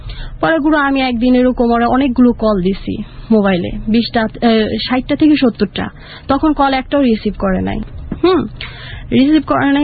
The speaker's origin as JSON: {"language": "Bangla", "town": "Dhaka", "region": "Dhaka Division", "country": "Bangladesh", "tie": "born or raised there", "said": "আমি ঢাকায় বড় হয়েছি"}